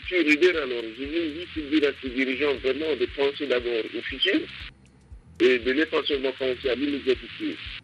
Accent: Chad; chez moi, au Tchad, on constate que ces ressources sont exploitées d'une manière vraiment très désordonné

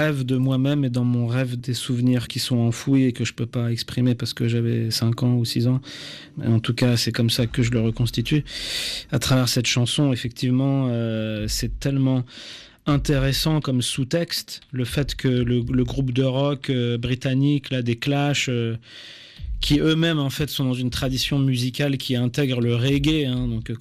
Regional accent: Île-de-France, France; pour moi, comme j'ai grandi en France, en banlieue parisienne, les musées, c'était toujours des, entre guillemets, des lieux où on était un peu obligé d'aller.

